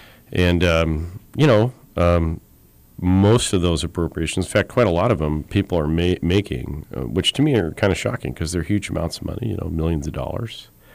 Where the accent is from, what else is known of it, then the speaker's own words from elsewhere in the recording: Washington, United States; I mean, I grew up in Seattle suburbs, so I'm kind of used to the gloomy gray, you know?